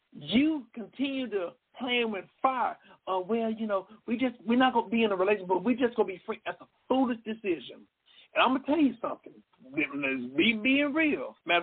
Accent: Dallas, Texas, United States; I grew up in Dallas. I got siblings. And I went to David W. Carter

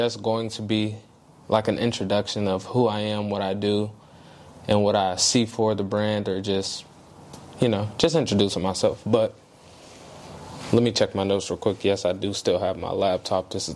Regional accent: Youngstown, Ohio, United States; So, like I said … I'm 25 from Youngstown, Ohio.

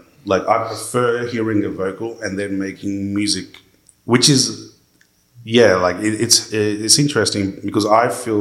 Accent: Australia; He knew I was from Australia

